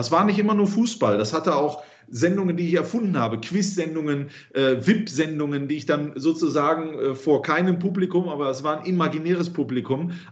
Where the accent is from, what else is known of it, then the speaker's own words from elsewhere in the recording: Mönchengladbach, North Rhine-Westphalia, Germany; also born or lived in Düsseldorf; Ich bin zwar in Düsseldorf geboren, habe dort auch, glaube ich, die ersten 7 Jahre meines Lebens verbracht. Dann ging es aber relativ schnell nach Mönchengladbach.